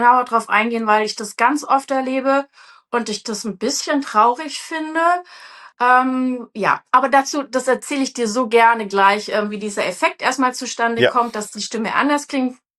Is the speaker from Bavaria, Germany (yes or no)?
no; Friedrichshafen, Baden-Württemberg, Germany; 1985 am Bodensee, da gab es noch nicht die Kultur, die es heute in Friedrichshafen gibt, wo ich geboren bin.